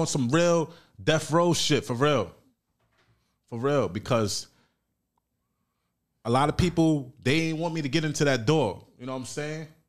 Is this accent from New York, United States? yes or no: yes; Brooklyn, New York, United States; and I'm from Brooklyn.